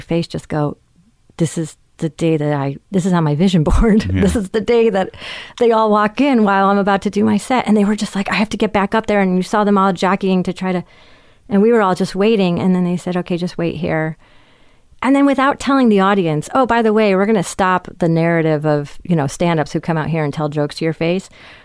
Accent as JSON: {"language": "English", "region": "California", "country": "United States", "said": "I mean, I'm from California."}